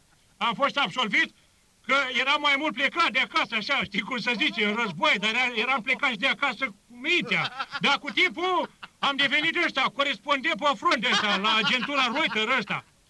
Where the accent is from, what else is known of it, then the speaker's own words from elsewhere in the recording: Transylvania, Romania; Eu, care sunt ardelean și alpinist, din mamă unguroaică